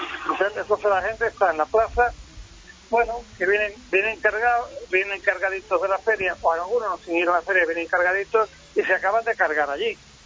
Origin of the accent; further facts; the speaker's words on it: San Vicente de Toranzo, Cantabria, Spain; Pues no estoy en Sevilla, estoy en, uh-huh, en mi pueblo, San Vicente Toranzo.